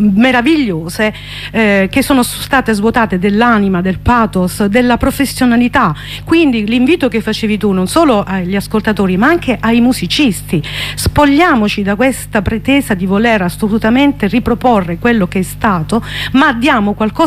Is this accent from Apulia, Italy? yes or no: yes; Apulia, Italy; perché essendo io salentina dissero sì